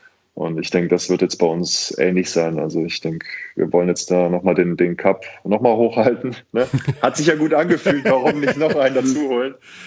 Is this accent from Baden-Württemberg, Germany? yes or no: no; Bergisch Gladbach, North Rhine-Westphalia, Germany; born there; also man kann sagen, ich bin geboren in Bergisch Gladbach